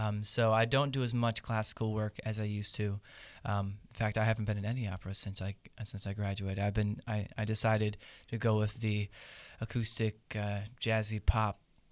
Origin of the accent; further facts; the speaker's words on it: Chesterton, Indiana, United States; now in Pittsburgh, United States; I grew up in Northwest Indiana in a small town called Chesterton.